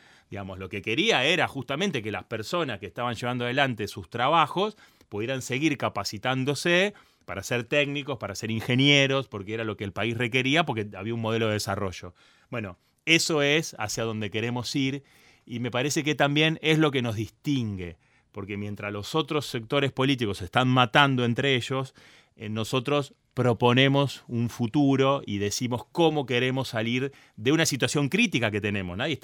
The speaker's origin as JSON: {"language": "Spanish", "town": "Rosario", "region": "Santa Fe", "country": "Argentina", "said": "digo yo que soy de Rosario, que provengo de toda esa zona donde se exportan cereales."}